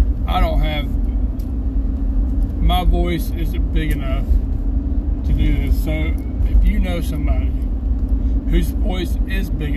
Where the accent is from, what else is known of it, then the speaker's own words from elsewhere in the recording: the South, United States; accent: southern; I'm going to talk like this, and I'm still southern.